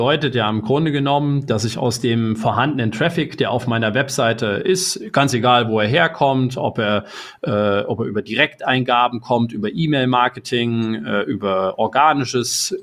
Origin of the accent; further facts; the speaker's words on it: Erfurt, Thuringia, Germany; moved away as an adult; now in Berlin, Germany; Ich bin irgendwann mal in Erfurt geboren, 1987, bin da aufgewachsen, habe da irgendwann mein Abitur gemacht. Das wurde mir dann irgendwann natürlich zu langweilig, also musste ich da weg aus dem ganzen, aus der thüringischen Provinz